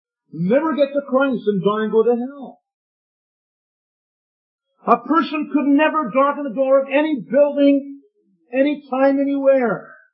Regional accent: Vancouver, British Columbia, Canada; born there; also born or lived in Newfoundland; I was born in Vancouver, and I have traveled many times by road to Newfoundland, where I used to live for 18 years.

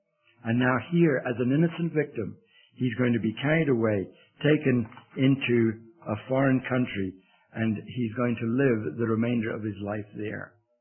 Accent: England, United Kingdom; I'm an Englishman, so I don't always say things right away.

